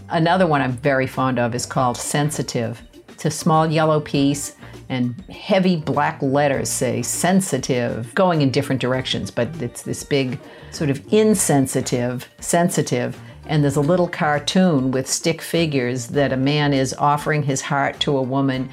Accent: Boston, Massachusetts, United States; I grew up in Boston, less than a mile from the Museum of Fine Arts

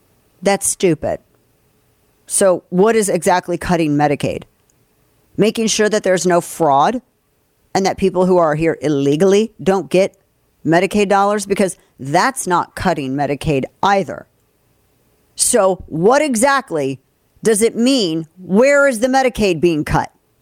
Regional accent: Missouri, United States; And I like Josh Hawley. He's from my home state.

